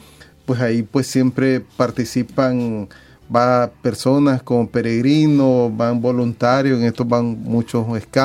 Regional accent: Nicaragua; nosotros como nicaragüenses, como Nicaragua

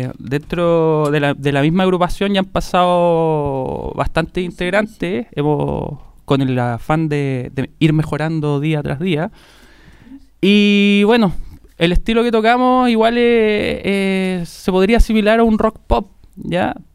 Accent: La Granja, Santiago Metropolitan Region, Chile; Somos de La Granja

